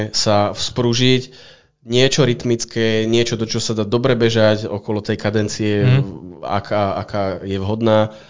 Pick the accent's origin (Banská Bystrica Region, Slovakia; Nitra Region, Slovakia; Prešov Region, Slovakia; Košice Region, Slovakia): Banská Bystrica Region, Slovakia; Vyhne; Ja som pôvodom z Vyhieň.